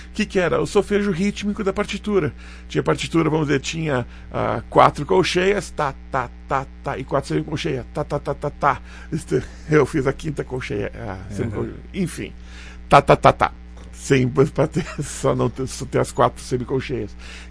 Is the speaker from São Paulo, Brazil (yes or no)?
yes; Campinas, São Paulo, Brazil; moved away as an adult; also born or lived in Paraná; now in Caxias, Brazil; eu nasci no Paraná, né, e com 6 anos, a gente foi morar em Campinas, em São Paulo, né, por causa do meu pai, que fazia essas viagens, né. E daí, quando ele adoeceu de verdade, a gente veio aqui para Caxias